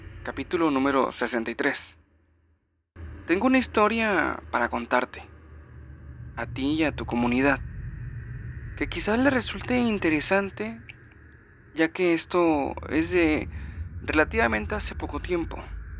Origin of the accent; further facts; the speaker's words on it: Puebla, Mexico; Soy de Puebla